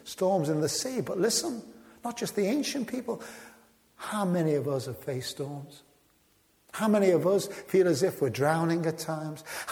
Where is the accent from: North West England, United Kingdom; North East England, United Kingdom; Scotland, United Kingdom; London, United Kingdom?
North West England, United Kingdom; Liverpool; Now, when we grew up in the Dingle, you had respect for old timers.